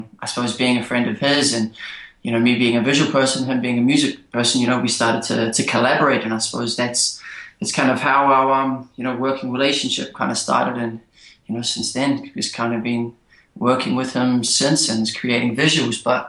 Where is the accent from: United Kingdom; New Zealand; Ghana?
New Zealand; moved away as an adult; now in New York, United States; Well, I'm from New Zealand originally, and so grew up there throughout my younger years, and actually moved to New York in 2009.